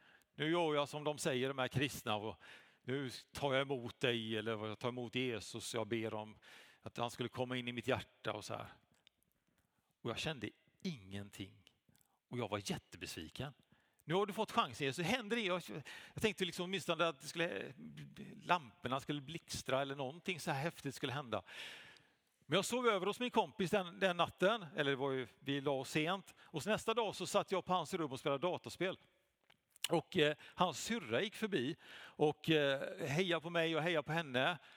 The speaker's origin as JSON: {"language": "Swedish", "town": "Gothenburg", "region": "Västra Götaland County", "country": "Sweden", "tie": "born or raised there", "said": "Jag kommer från Göteborg."}